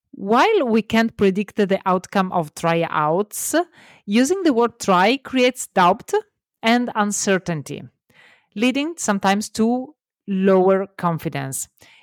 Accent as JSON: {"language": "English", "country": "Italy", "second_language": "English", "said": "I'm Italian, love my accent because I know you will, and embrace my mistakes because I know I will do many."}